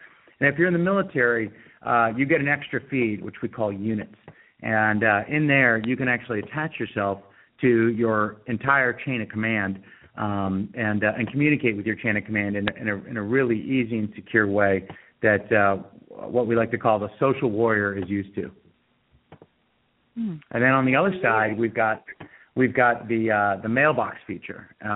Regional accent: Sun Valley, Idaho, United States; So, I grew up in Sun Valley, Idaho. I'm kind of a ski bum by trade

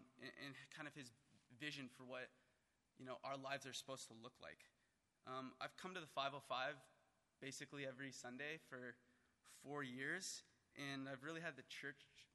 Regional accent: Westlake Village, California, United States; I'm purportedly graduating from the University of California, Berkeley in 2 weeks. I'm originally from Westlake Village, down south

